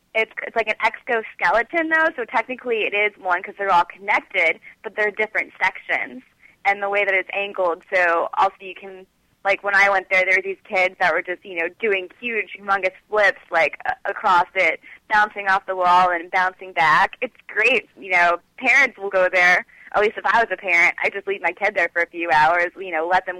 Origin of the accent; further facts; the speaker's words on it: Florida, United States; I'm just awful with strength training or, like, even sitting on a treadmill because I'm from Florida. I have to be outside all the time in the sunshine